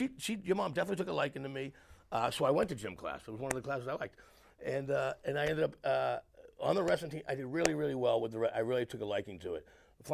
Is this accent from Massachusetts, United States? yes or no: yes; Boston, Massachusetts, United States; I am from Boston, this is what I do, how did I get here, blah, blah, blah.